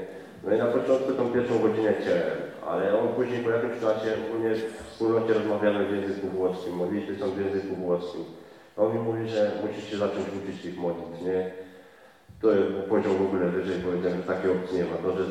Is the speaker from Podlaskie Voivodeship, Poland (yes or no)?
no; Rzeszów, Subcarpathian Voivodeship, Poland; I wtedy ja ogólnie jestem z Rzeszowa, nie?